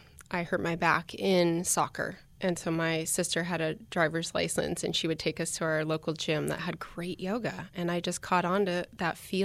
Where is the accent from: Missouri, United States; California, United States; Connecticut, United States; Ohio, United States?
California, United States; My parents, I grew up in Orange County, so very much not a bunker